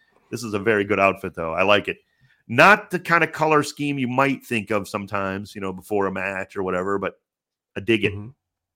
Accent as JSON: {"language": "English", "region": "Ohio", "country": "United States", "said": "I'm from Ohio. Trust me, this is a possible."}